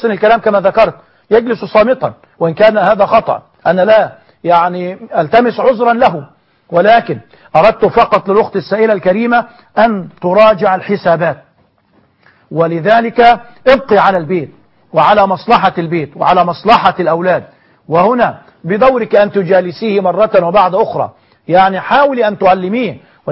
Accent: Egypt

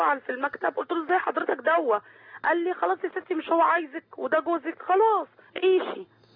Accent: Ain Shams, Cairo Governorate, Egypt; أنا من عين شمس

